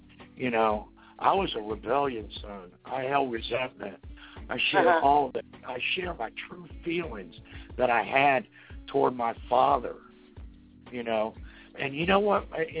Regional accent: Fort Lauderdale, Florida, United States; I grew up in Stadium Park, Fort Lauderdale, just about a quarter mile from where the Yankees used to have their spring training.

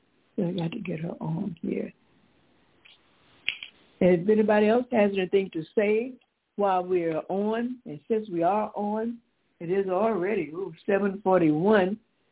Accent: Nashville, Tennessee, United States; My hometown, yeah, my home, Nashville, Tennessee.

